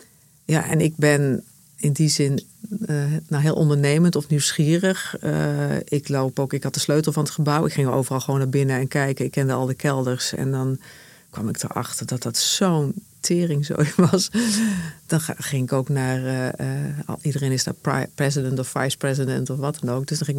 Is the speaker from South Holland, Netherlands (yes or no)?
no; Heerlen, Limburg, Netherlands; also born or lived in Sittard; ik ben geboren in Limburg, in Sittard. Heb in Heerlen gewoond tot mijn 8e. Ik heb natuurlijk echt een Limburgse vader en een Achterhoekse moeder uit Ulft.